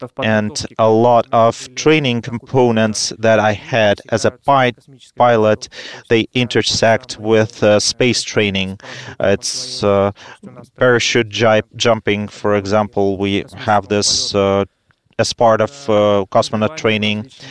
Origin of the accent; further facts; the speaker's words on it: Chelyabinsk, Chelyabinsk Oblast, Russia; English is a second language; I grew up in a big industrial city of Chelyabinsk. This is southern Ural Mountains. It's a large industrial city.